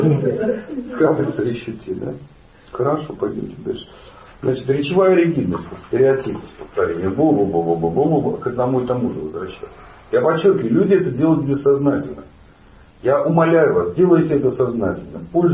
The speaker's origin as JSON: {"language": "Russian", "region": "Saint Petersburg", "country": "Russia", "said": "Я питерский."}